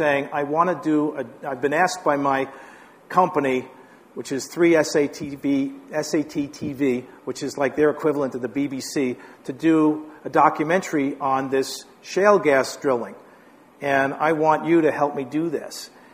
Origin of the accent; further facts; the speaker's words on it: New York, United States; Because I grew up in New York, and we used to drive down to Washington, D.C., and we drive through New Jersey